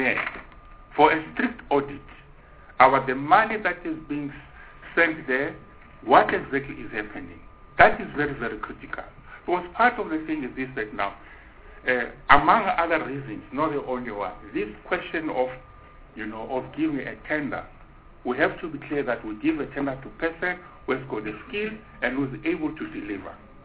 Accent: Witbank, Mpumalanga, South Africa; I'm from Witbank, I know what you're talking about.

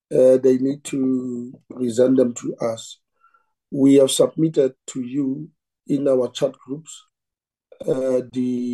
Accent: North West, South Africa; I come from the Northwest

